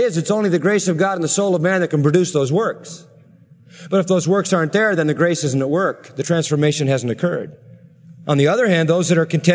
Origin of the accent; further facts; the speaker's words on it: Scotland, United Kingdom; stacked my pockets full, being the Scotsman that I am.